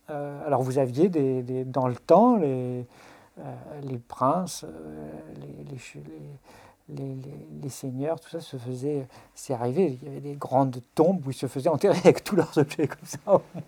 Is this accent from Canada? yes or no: no; Lyon, Auvergne-Rhône-Alpes, France; puisque j'ai grandi, je suis né à Lyon, j'ai vécu à Lyon.